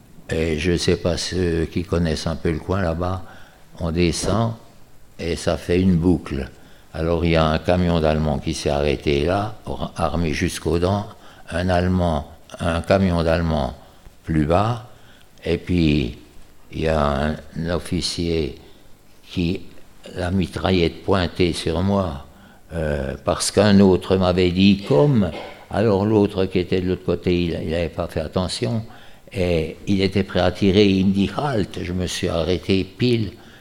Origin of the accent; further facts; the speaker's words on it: Hérimoncourt, Bourgogne-Franche-Comté, France; en pleine nuit, on a entendu les sirènes, on a filé dans les bois au-dessus de chez nous, à Hérimoncourt, pour se mettre à l'abri